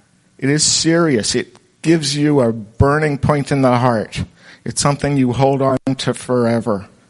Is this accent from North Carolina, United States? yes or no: yes; North Carolina, United States; from North Carolina.